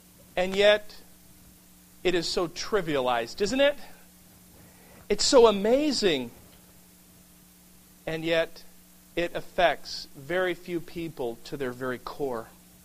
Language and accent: English; Oak Forest, Illinois, United States; I grew up in Oak Forest on the south side of Chicago, where the real sports fans are, of course